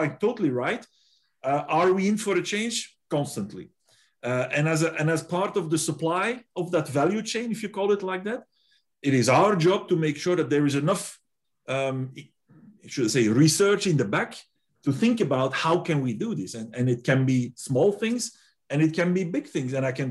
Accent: United Kingdom; our companies such as us, who are, I'm British, I'm 100% convinced

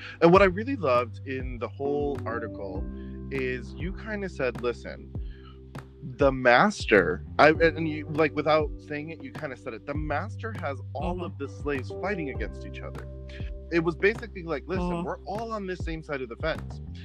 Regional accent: Waterbury, Connecticut, United States; I was raised in Connecticut, Waterbury, Connecticut, the poorest city.

